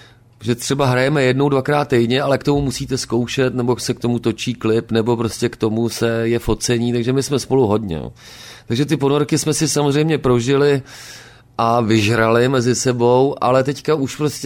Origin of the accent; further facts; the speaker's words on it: Jičín, Hradec Králové Region, Czechia; now in Prague, Czech Republic; Mám tam rodiče, příbuzenstvo. Koupil jsem tam i chalupu, kousek od Jičína. Takže ano, je to můj rodný kraj a vracím se tam